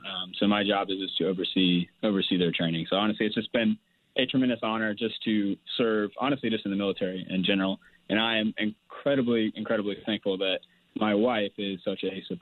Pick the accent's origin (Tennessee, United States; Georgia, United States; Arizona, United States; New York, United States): Georgia, United States; So I'm from Georgia originally, and so I do not like the cold, and I do not like running hills.